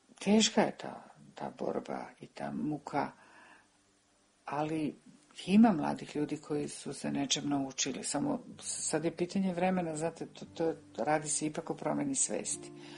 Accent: Belgrade, Serbia; moved away as an adult; pitanje zašto govorim ekavicom. I kad sam objasnila da sam rođena u Beogradu, da sam živela tamo 44 godine

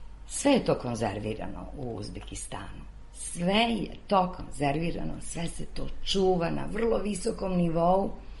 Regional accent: Serbia; ja sam iz Srbije, Srbistan.

